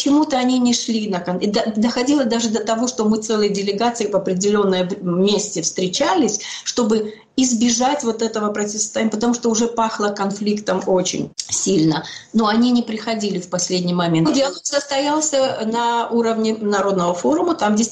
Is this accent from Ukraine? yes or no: no; Georgia; Russian is a second language; но мы, грузин, тоже приглашали